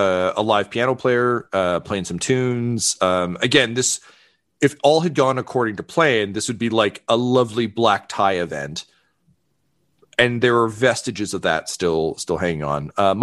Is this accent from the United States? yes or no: no; Toronto, Ontario, Canada; I'm the sheriff here at this event. I'm a transplant from Toronto, so I apologize if my French isn't great.